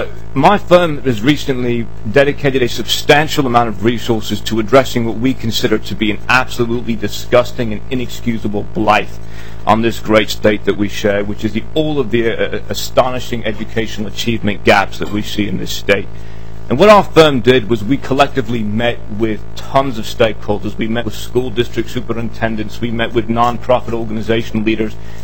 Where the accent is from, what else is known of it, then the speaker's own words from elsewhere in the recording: United Kingdom; As a British national, I'm very impressed.